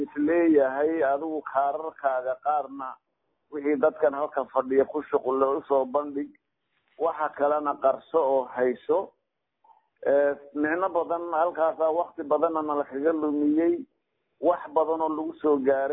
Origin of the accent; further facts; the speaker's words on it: Kismayo, Lower Juba, Somalia; aniga xaqiiqiyan waxaan ka soo jeedaa Jubbada hoose magaalada Kismaayo oo ah meesha aan ku dhashay